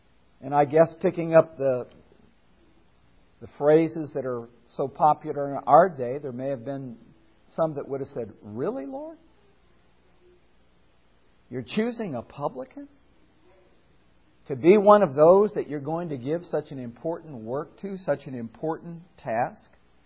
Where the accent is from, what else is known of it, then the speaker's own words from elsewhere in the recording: Minnesota, United States; You know, I'm from Minnesota. I grew up in the land of 10,000 lakes